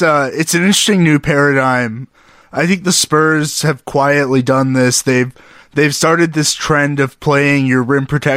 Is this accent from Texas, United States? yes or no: yes; Dallas, Texas, United States; Yeah, I'm from Dallas, so I don't...